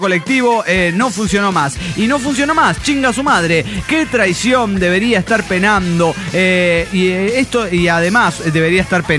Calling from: Venezuela; desde Venezuela.

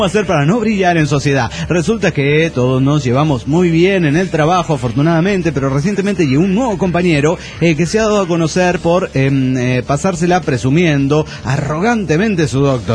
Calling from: Ecatepec, State of Mexico, Mexico; de Ecatepec, viviendo en DF.

